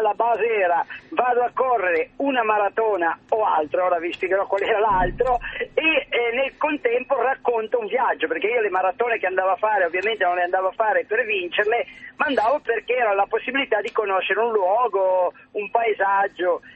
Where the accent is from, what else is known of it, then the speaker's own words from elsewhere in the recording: Genoa, Liguria, Italy; Io molto, essendo genovese, ho grande amore per la Riviera di Ponente